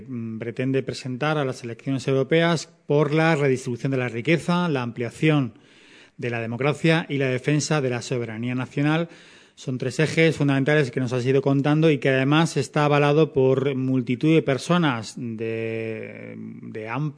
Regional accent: Leganés, Community of Madrid, Spain; Exactamente, y como nosotros somos de Leganés, pues hay que decirlo.

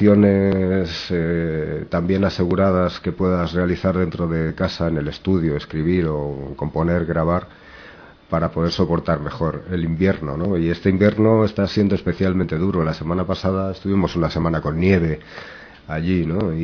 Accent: Madrid, Community of Madrid, Spain; also born or lived in Frankfurt / Valencia / A Coruña / Mexico City; now in Bilbao, Spain; Yo nací en Frankfurt, nací en Alemania y me crié en Madrid. Mis padres son de Madrid, se puede decir que soy madrileño. Y he vivido en Madrid, en Valencia, en La Coruña, en México, DF, en Almería.

